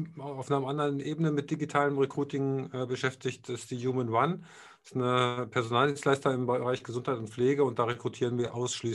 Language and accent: German; Eschweiler, North Rhine-Westphalia, Germany; Also ich bin ja in Aachen groß geworden